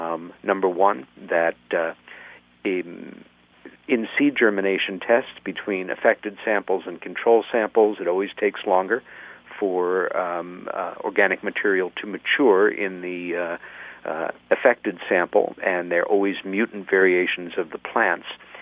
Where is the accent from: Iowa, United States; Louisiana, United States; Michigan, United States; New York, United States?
New York, United States; And then NY for my home state, .com.